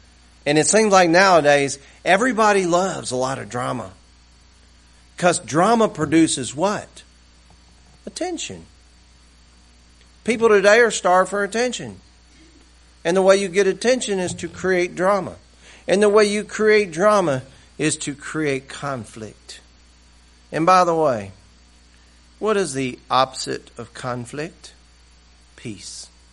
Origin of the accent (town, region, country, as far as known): the South, United States